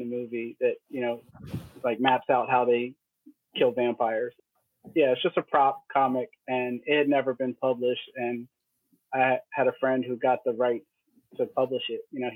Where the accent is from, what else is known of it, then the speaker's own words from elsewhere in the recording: Maryland, United States; also born or lived in Washington, D.C.; I grew up in Maryland and DC.